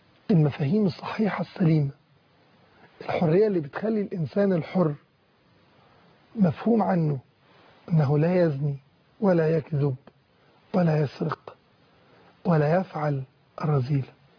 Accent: Egypt; نفهمه كمصريين، نفهمه كمسلمين، نفهمه كعرب

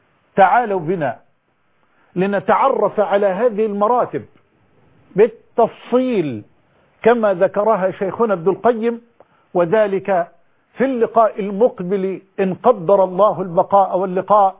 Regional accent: Egypt; بلادنا مصر

